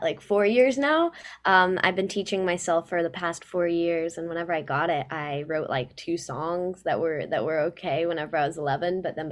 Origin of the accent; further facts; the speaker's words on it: Texas, United States; also born or lived in Los Angeles; But we were just lucky, because the things that I did out in L.A., because I'm from Texas, it just kind of stuck.